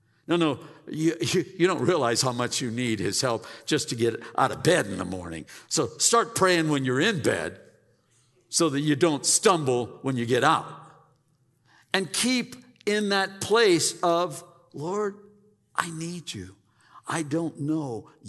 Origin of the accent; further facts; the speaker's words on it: Pennsylvania, United States; I grew up in Pennsylvania. Rain is something that we had, and rivers with water.